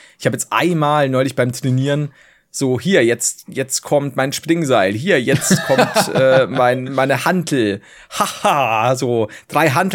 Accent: Bavaria, Germany; ich komme halt von unten aus Bayern.

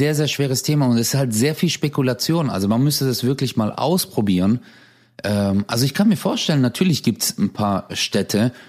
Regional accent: Hausen, Germany; In Hausen, wo ich herkomme, da gibt es auch eine Gaststätte und da kennt jeder jeden.

